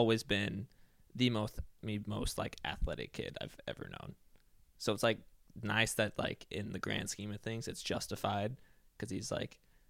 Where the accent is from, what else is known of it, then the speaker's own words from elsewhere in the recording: Eugene, Oregon, United States; All right, so I was born and raised in Eugene, Oregon. Anybody ever heard of that?